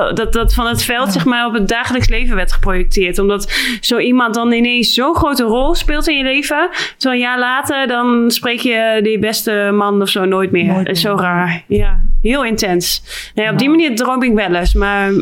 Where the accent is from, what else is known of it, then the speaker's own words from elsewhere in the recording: Beilen, Drenthe, Netherlands; want ik ben opgegroeid in Bijlen